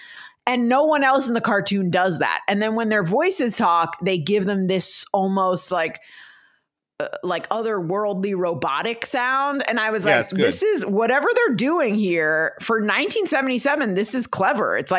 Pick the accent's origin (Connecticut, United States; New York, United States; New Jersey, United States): New Jersey, United States; Again, right now in New Jersey, they're in my hometown Facebook group